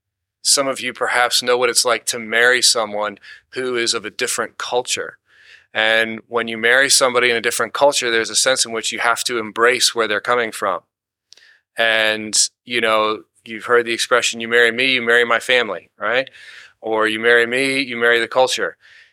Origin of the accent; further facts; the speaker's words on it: Pennsylvania, United States; where I grew up in Pennsylvania, have people that drive, you know, horses and buggies instead of cars.